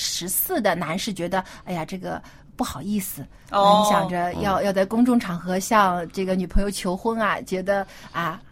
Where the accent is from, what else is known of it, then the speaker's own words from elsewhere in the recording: China; 我们中国人觉得结婚不是这个小年轻人两个人的事儿